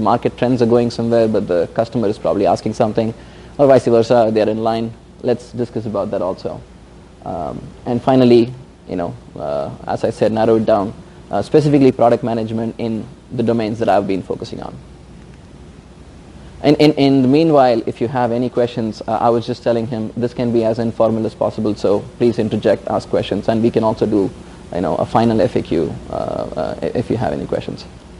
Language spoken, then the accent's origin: English; Chennai, Tamil Nadu, India; moved away as an adult; now in United States; I am from Chennai. I went to undergrad in India.